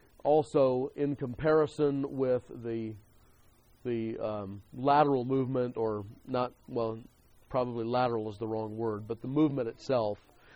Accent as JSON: {"language": "English", "region": "California", "country": "United States", "lives_now": "Texas, United States", "said": "And, of course, when I moved out here from California, we have a completely different way of building buildings here than we did in California"}